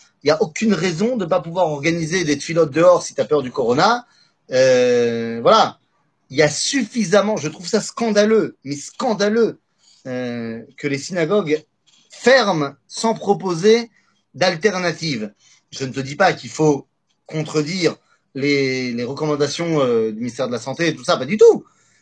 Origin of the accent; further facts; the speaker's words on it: France; On connaît tous, on a grandi en France...